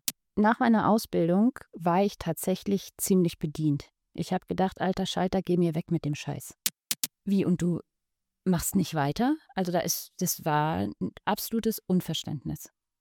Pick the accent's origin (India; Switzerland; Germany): Germany; Berlin; also ich komme Berlin-Wedding, da finde ich so eine Weddinger Pflanze